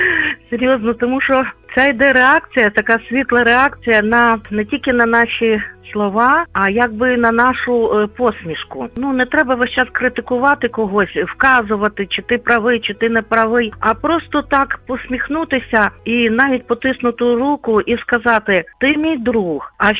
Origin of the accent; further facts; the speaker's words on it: Western Ukraine, Ukraine; Я з Західної України, добрий день, всіх вітаю